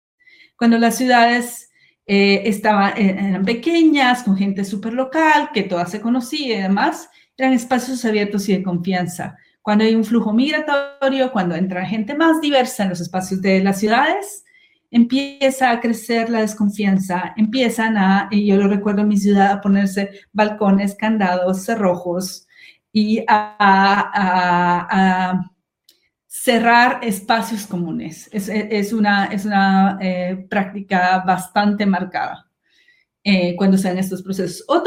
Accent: Guatemala; soy guatemalteca, soy una abogada de derechos humanos y tecnología, pero más que guatemalteca soy trotamundos

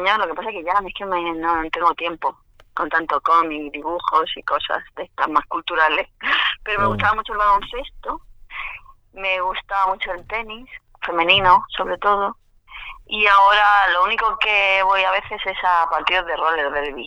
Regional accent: Region of Murcia, Spain; yo soy murciana, ahora estoy viviendo en Murcia

